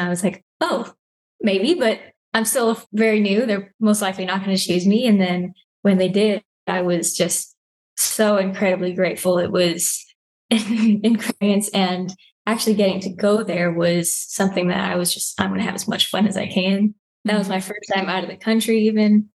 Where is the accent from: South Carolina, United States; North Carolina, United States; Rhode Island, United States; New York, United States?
North Carolina, United States; now in Texas, United States; North Carolina.